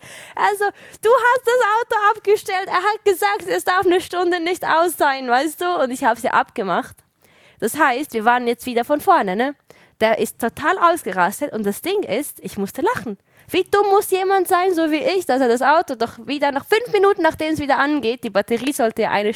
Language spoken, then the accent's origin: German; Switzerland; Ich bin Schweizerin